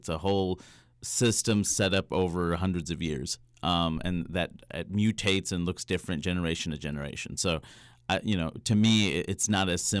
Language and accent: English; New York, United States; and me politely trying to say, "Well, I'm from New York,"